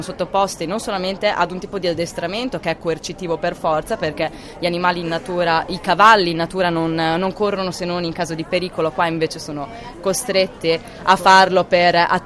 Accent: Ferrara, Emilia-Romagna, Italy; Io sono di Ferrara.

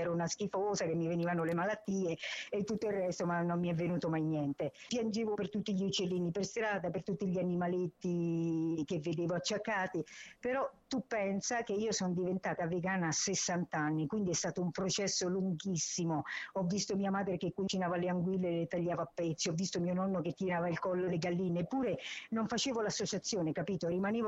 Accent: Rome, Lazio, Italy; io sono romana

